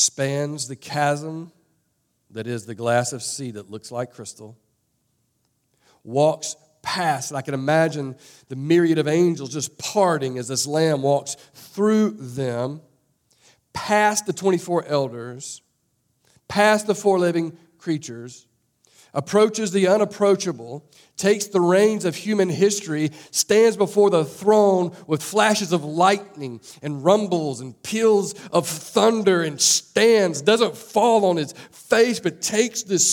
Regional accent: the South, United States; Especially growing up in the South, all of us have heard about God.

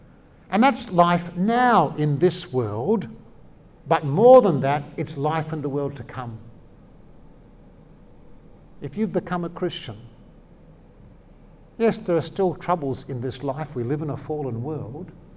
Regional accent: Sydney, New South Wales, Australia; It's not just a microcosm of what's happening in Brisbane, and I come from Sydney.

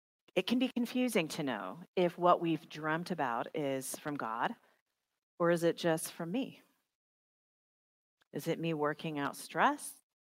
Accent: the South, United States; I grew up fundamentalist Baptist in the South.

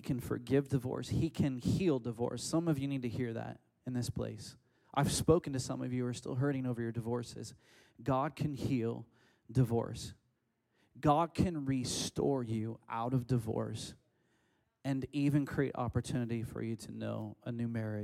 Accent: Orcas Island, Washington, United States; I was raised on Orcas Island where you didn't do stuff like, right, you know, why would you ever need a Ryder truck?

